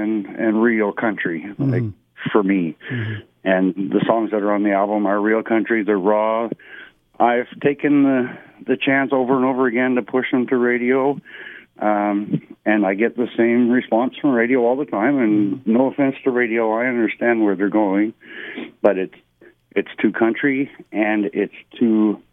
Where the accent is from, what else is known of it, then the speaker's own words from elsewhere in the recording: Canada; It's fun. It's upbeat, and it gives me the opportunity during the show as a Canadian singer songwriter to introduce a couple of my songs